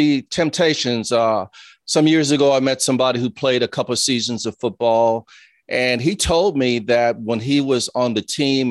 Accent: New Orleans, Louisiana, United States; So when I saw the book, I'm from New Orleans, so I was a Peyton Manning fan.

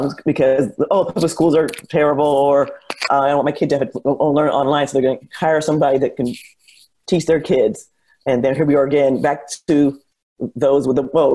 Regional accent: California, United States; now in Austin, United States; And then I'm from California.

